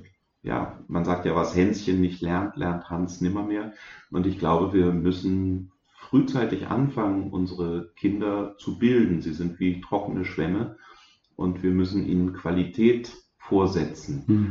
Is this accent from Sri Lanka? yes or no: no; Baden-Württemberg, Germany; ich bin in Südbaden aufgewachsen